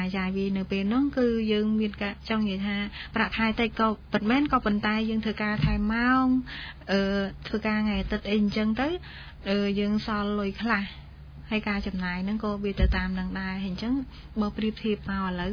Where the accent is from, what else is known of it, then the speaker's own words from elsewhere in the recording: Kampong Trabaek, Prey Veng, Cambodia; ចាបងខ្ញុំមកពីស្រុកកំពង់ត្បែងខេត្តព្រៃវែង